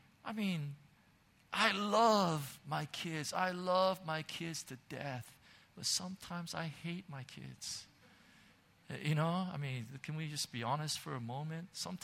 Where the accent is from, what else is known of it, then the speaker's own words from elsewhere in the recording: United States; I mean, you know, I'm an American, you know, and stuff.